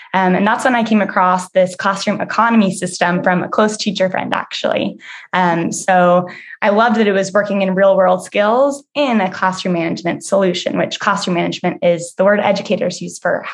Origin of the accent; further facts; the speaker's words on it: Virginia, United States; I moved back to Washington, D.C., where I grew up outside in Virginia.